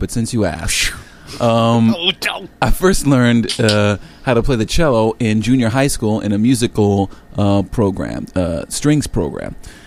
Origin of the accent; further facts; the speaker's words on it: Bronx, New York, United States; Well, I happen to be half Puerto Rican, half Irish, which we'll get into later. And a kid growing up in the Bronx, it was like this amazing sort of like release from, you know, the pressures of growing up in an urban New York.